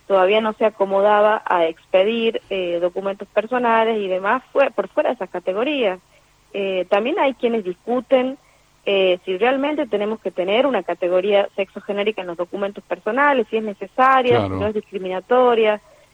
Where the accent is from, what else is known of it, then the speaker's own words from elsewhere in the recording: Tucumán, Argentina; acá yo soy de Tucumán